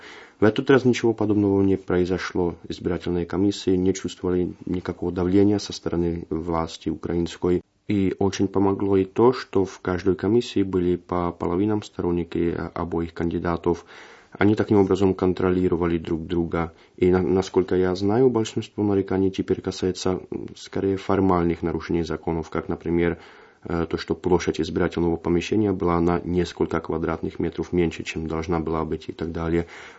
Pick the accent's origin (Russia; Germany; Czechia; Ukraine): Czechia; когда я им сказал, что я из Чехии